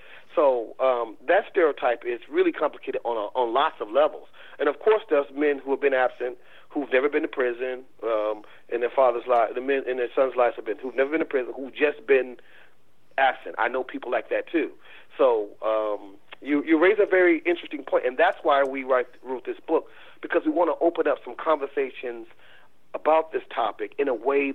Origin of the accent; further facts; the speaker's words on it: Chicago, Illinois, United States; I grew up in Chicago, and I could count the number of present fathers in the three-block radius on one hand.